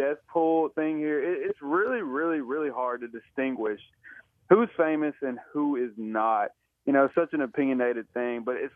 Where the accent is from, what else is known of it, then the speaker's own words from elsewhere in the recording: United States; born there; and I was born in the States.